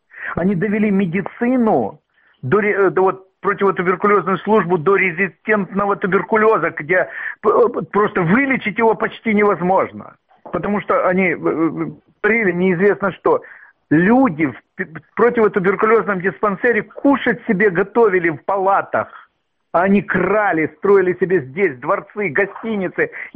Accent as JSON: {"language": "Russian", "region": "Crimea", "country": "Ukraine", "tie": "born there", "said": "я родился в Крыму и никуда отсюда не уеду"}